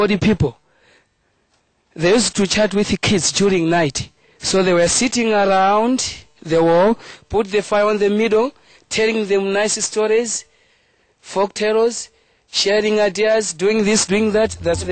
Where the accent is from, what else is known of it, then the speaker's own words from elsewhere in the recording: Malawi; from Malawi.